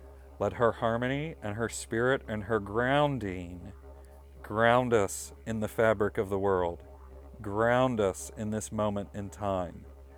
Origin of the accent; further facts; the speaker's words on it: Wales, United Kingdom; It's a henge, 'cause I'm Welsh. We make henges.